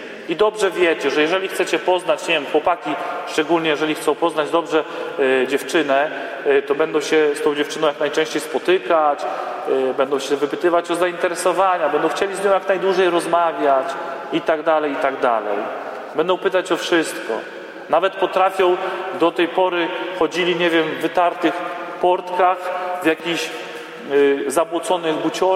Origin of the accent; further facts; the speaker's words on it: Toruń, Kuyavian-Pomeranian Voivodeship, Poland; ja z Torunia jestem